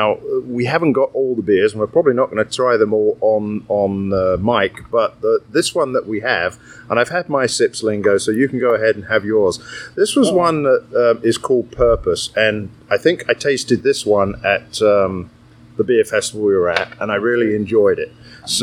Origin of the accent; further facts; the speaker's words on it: England, United Kingdom; see, I'm English.